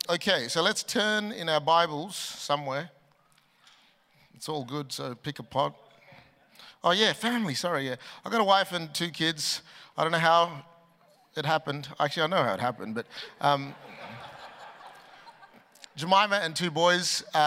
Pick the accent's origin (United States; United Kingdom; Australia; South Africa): Australia; I'm Aussie on the inside, but Asian on the outside.